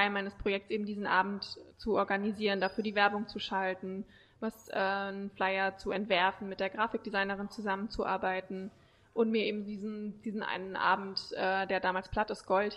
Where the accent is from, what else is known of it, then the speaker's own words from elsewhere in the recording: Oldenburg, Lower Saxony, Germany; bin ich dann vor guten 3 Jahren zurück nach Oldenburg gekommen, in meine Heimatstadt. Ich war lange weg